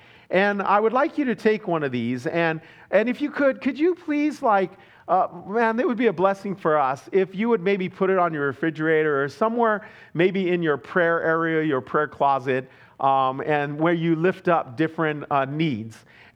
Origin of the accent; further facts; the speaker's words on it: Corona, California, United States; the Lord called us back to my hometown where I grew up, Corona, California, in Southern California.